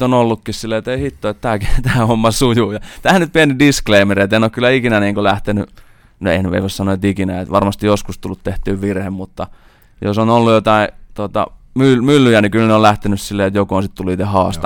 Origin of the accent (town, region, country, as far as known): Riihimäki, Kanta-Häme, Finland